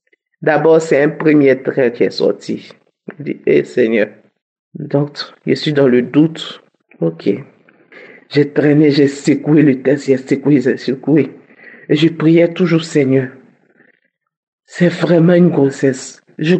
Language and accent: French; Côte d’Ivoire; Je suis une Ivoirienne.